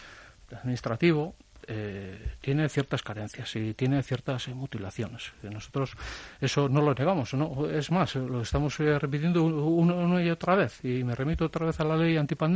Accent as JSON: {"language": "Spanish", "region": "Basque Country", "country": "Spain", "said": "como ciudadanos vascos y vascas"}